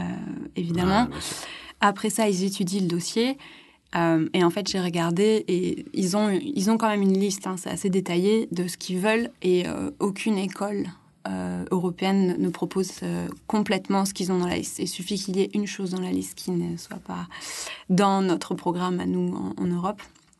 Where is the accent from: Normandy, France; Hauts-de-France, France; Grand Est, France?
Grand Est, France; born there; also born or lived in La Réunion; je suis née en Alsace et puis ensuite on a fait pas mal de villes en France. Et aussi, on a fait le Dom-Tom puisqu'on était à La Réunion quelques ouais. années